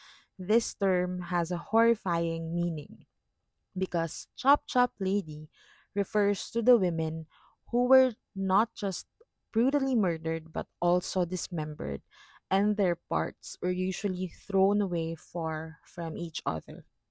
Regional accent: Manila, Metro Manila, Philippines; English is a second language; I grew up in Manila, so the language we use here is Filipino or the standardized Tagalog.

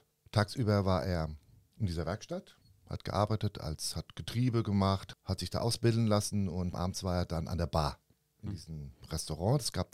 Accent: Frankfurt, Hesse, Germany; born there; Geboren in Frankfurt, genau in Sachsenhausen, 1966, im Mai. Meine Eltern da zu diesem Zeitpunkt auch in Frankfurt wohnhaft. Beide kommen aus zwei verschiedenen Ländern. Ja, sind typische Gastarbeiter.

